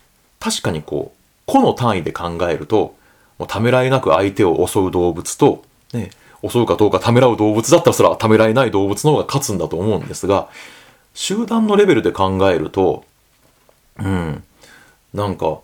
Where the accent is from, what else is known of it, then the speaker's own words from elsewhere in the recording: Kure, Hiroshima, Japan; あと僕の地元の呉市の人も来てくれていて